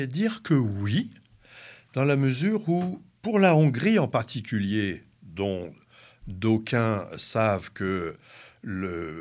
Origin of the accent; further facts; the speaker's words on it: Corsica, France; la route finale est une route qui tourne, comme chez nous en Corse.